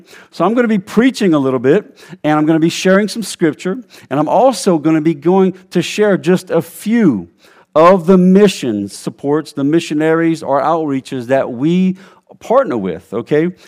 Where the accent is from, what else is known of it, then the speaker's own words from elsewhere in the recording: Louisiana, United States; Mike, I know you don't brag about it, but I'm from Louisiana, and we got some unique folk down there.